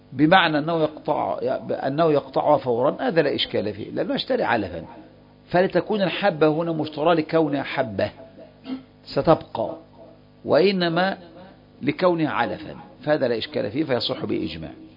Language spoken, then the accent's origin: Arabic; Egypt; مثل عندنا في مصر الآن صار الناس يبيعون الذرة الآن قبل بدو قبل اشتداد الحب